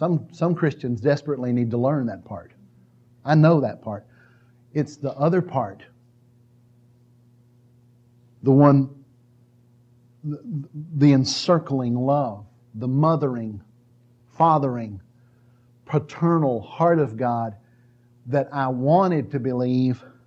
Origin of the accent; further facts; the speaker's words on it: Scotland, United Kingdom; Because, you know, I'm Scottish Presbyterian. I've got all this thick-headed, you know, Celtic bullheadedness in me.